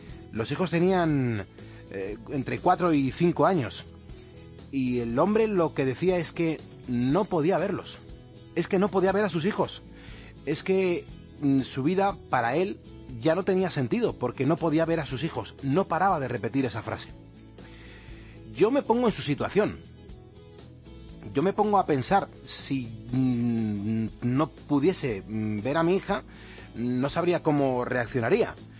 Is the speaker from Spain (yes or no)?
yes; Spain; somos grandes, españoles, con orgullo